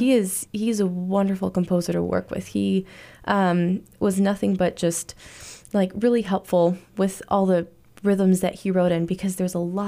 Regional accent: Chicago, Illinois, United States; because I grew up in Chicago. I grew up with the … right in my backyard. Mm-hmm. I didn't live in the suburbs. I lived right downtown.

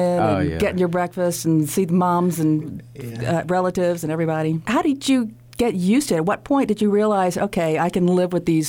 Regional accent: Huntsville, Alabama, United States; seeing for me as a native of Huntsville, seeing my hometown depicted

